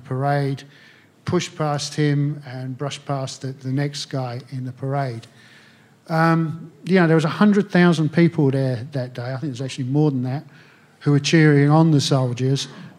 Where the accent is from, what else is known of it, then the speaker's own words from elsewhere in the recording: Aldershot, South East England, United Kingdom; I grew up in a garrison town. I grew up in Aldershot, the home of the British Army.